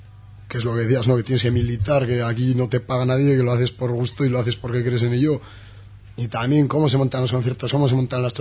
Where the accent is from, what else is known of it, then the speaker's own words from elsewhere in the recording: Liedena, Navarre, Spain; Yo soy de Liedena, que es un pueblo que viven 100 personas